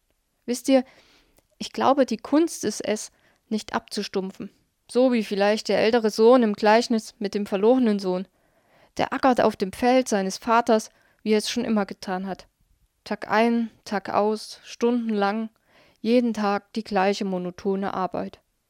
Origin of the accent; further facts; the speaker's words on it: East Germany, Germany; Ich bin 6 Jahre lang in der DDR aufgewachsen. Mit Kirche hatten meine Eltern nichts am Hut.